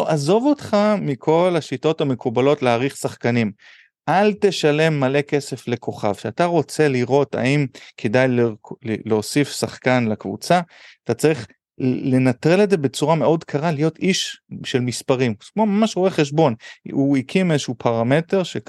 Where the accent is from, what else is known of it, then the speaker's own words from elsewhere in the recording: United States; moved away; שאני זוכר בתור ילד בארצות הברית